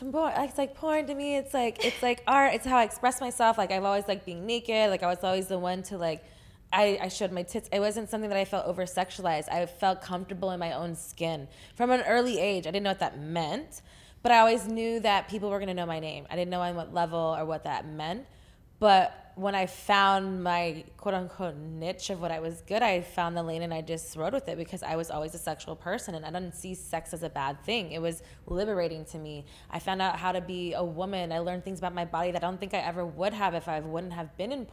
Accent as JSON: {"language": "English", "region": "Texas", "country": "United States", "said": "I'm from Texas."}